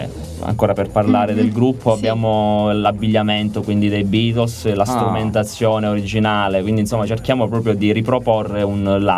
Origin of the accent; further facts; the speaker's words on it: Cosenza, Calabria, Italy; Noi veniamo da Cosenza.